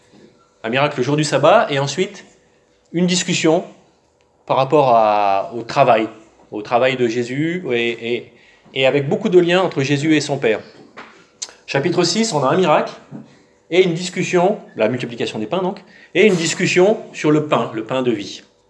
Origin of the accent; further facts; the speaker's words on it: France; surtout quand on est français, et puisqu'on a le meilleur pain du monde, bien sûr.